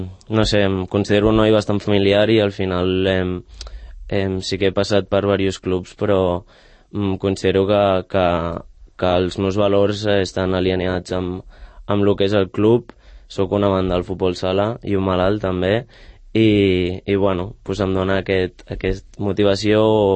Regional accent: Barcelona, Catalonia, Spain; jo soc de Barcelona

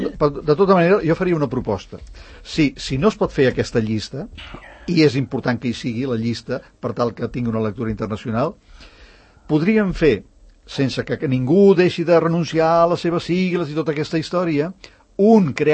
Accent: Catalonia, Spain; som genèticament com a catalans

